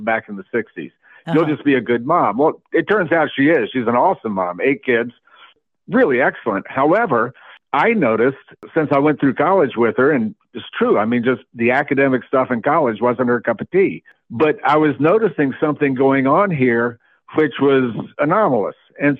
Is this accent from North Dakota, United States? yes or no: no; Montreat, North Carolina, United States; When we moved to this area, I was moving back to my hometown, Montreat, North Carolina, and we have a family of eight.